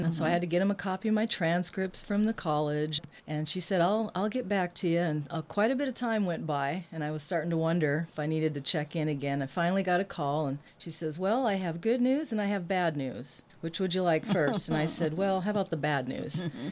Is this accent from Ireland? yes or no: no; Montana, United States; also born or lived in Hawaii; with my growing up in Montana and Hawaii, I was always a minority where I went to school, being on the Indian reservation, and then with that whole melting pot on the islands of Hawaiian and Japanese and Filipino and Portuguese.